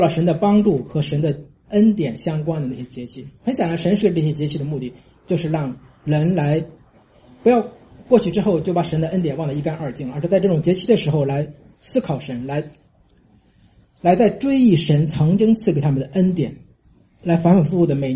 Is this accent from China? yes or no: yes; China; moved away; 因为我小时候在大陆那边就是读小学语文的时候，我印象很清楚